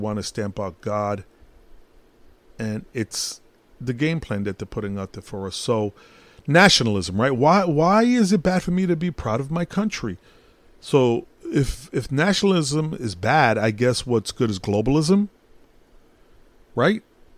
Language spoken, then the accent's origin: English; Brooklyn, New York, United States; born there; I'm Puerto Rican, but I was born in Brooklyn. I rep my people. I rep my Puerto Ricans